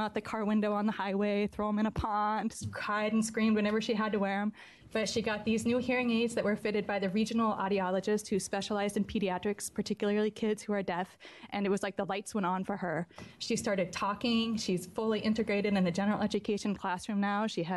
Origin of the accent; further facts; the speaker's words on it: Portland, Oregon, United States; And we moved here so the kids could go to Oregon School for the Deaf. I'm from Portland originally, so be closer to family.